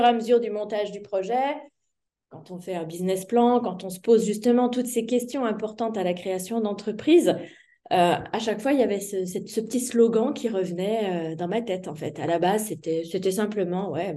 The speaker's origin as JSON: {"language": "French", "region": "Bourgogne-Franche-Comté", "country": "France", "moved": "as an adult", "said": "je suis originaire du Jura, donc pas du tout alsacienne à la base, même si ça fait 30 ans voilà, que je suis en Alsace. J'ai vécu dans un petit village entre, je dirais, les vaches et le lait"}